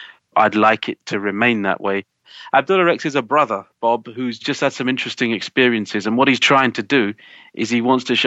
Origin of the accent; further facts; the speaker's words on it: United Kingdom; What does Islam say about my relationship as a British Muslim living in a secular country that is run by democracy?